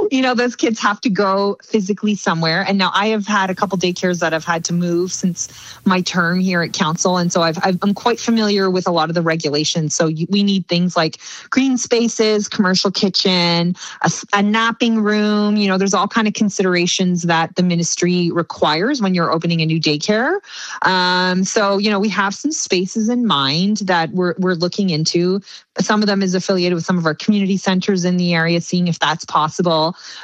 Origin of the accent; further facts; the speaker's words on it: Windsor, Ontario, Canada; I grew up in the Windsor area